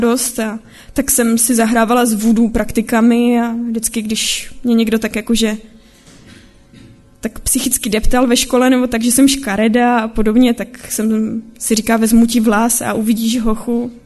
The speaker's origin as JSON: {"language": "Czech", "town": "Ostrava", "region": "Moravian-Silesian Region", "country": "Czechia", "lives_now": "Beroun, Czechia", "said": "Teďka momentálně bydlím v Berouně a moje kroky se tam dostaly. Původem pocházím z Ostravy"}